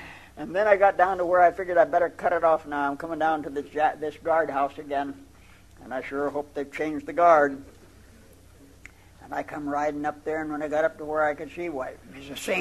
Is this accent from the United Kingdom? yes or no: no; United States; I figured, well, I'll just let them know I'm an American.